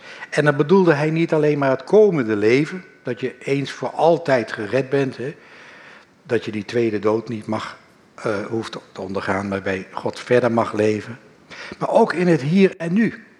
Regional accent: Netherlands; Dat vergeten wij als Nederlanders, denk ik, het makkelijkst.

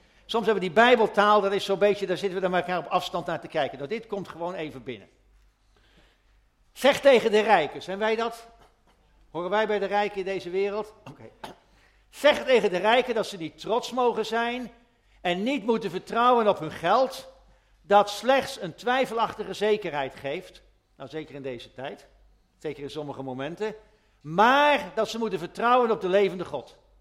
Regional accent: Netherlands; want wij zijn Nederlanders

